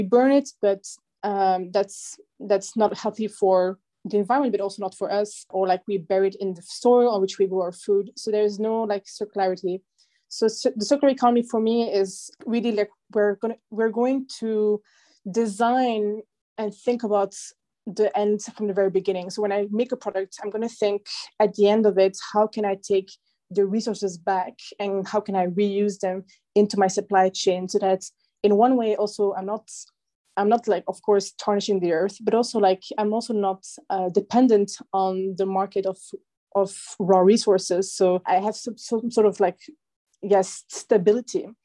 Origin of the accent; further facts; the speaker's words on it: Belgium; also born or lived in China; I was raised in Belgium, and for the last 8 years, I was living in China